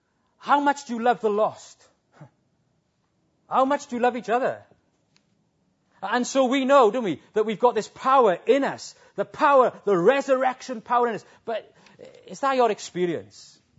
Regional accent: Wales, United Kingdom; which is quite a courageous thing as a Welshman to say

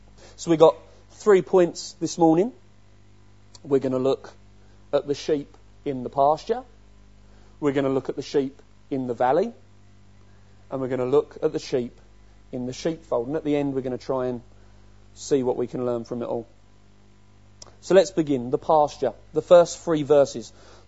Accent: London, United Kingdom; When I was growing up in Camberwell, central London, I didn't see many sheep.

